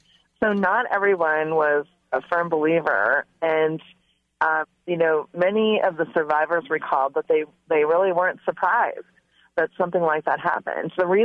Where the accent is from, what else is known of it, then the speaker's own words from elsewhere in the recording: Merrill, Wisconsin, United States; Well, my hometown area, there was a man from there who made popcorn while he was at home. You know, that was his job in Merrill, Wisconsin, and throughout central Wisconsin.